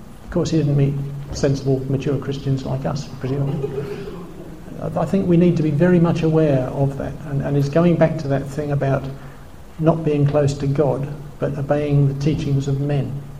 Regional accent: England, United Kingdom; even though I strongly believe that myself, and I'm English.

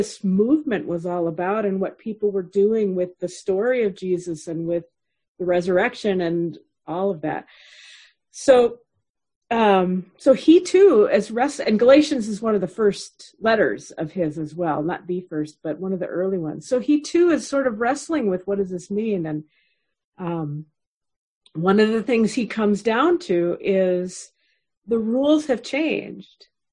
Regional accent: United States; thinking of my own story as an American and as a white person, as a woman, as a Christian

